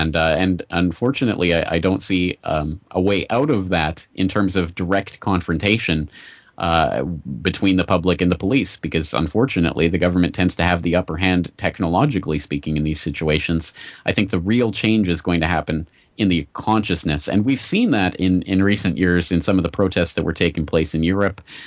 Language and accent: English; Canada; now in Japan; I'm not American in the first place. I'm Canadian. And secondly, here I am in Japan where I've been for the last 10 years.